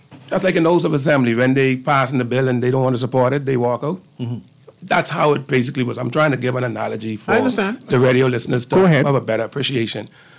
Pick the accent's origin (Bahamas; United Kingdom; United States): Bahamas; Pinefield, Acklins; Well, I'm from Pinefield, Acklands.